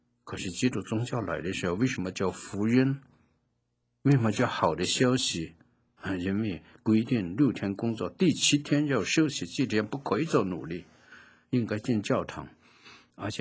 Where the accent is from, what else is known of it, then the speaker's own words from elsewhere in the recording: China; 因为我们中国人吃饱就算了，我们还没有听到过有这样的一个风俗习惯